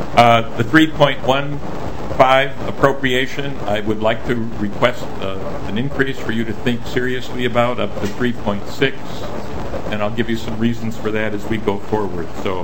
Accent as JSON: {"language": "English", "town": "Litchfield", "region": "Minnesota", "country": "United States", "tie": "born or raised there", "said": "As some of you know, I grew up in Litchfield, Minnesota, and that is a rapidly changing community"}